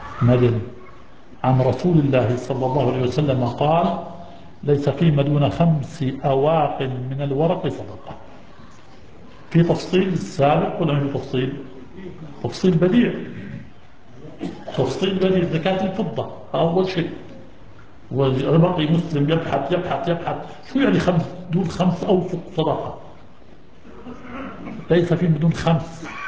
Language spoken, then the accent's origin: Arabic; Jordan; والأيلي العقبة عقب من بلادنا العقبة